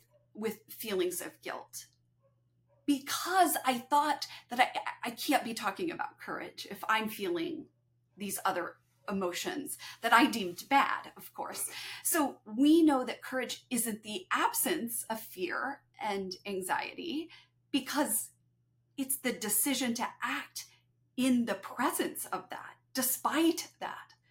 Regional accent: Kansas, United States; I'm from Kansas, so forgive me.

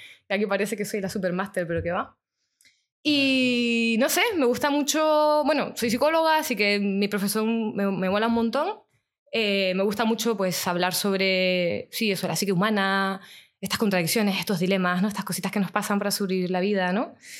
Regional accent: Tenerife, Canary Islands, Spain; now in Catalonia, Spain; Soy una persona que viene de Tenerife, por eso tengo el acento que tengo, siempre digo lo mismo. Llevo ya un montón de tiempo aquí viviendo en Cataluña.

